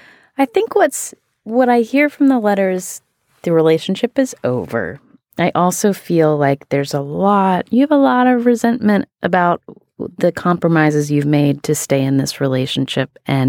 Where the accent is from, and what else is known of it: West Virginia, United States